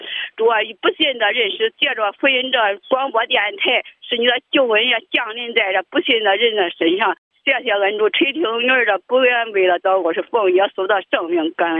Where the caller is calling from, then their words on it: Henan, China; 我是河南的